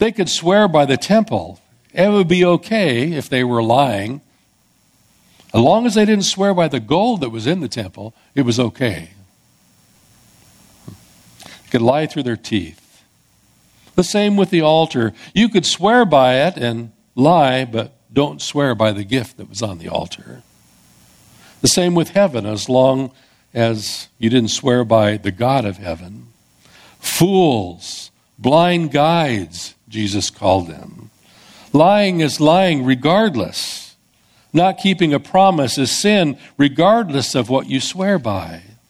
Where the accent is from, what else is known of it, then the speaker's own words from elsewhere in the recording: San Jose, California, United States; also born or lived in Iowa; We grew up in Iowa, we came from, but grew up mostly in San Jose, California, and most of my schooling was there.